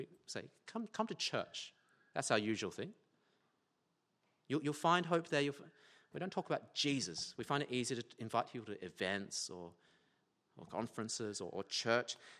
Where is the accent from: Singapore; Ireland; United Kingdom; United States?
United Kingdom; England; So as English people do, we gave each other a sheepish nod and waited awkwardly for 5 whole minutes in total silence.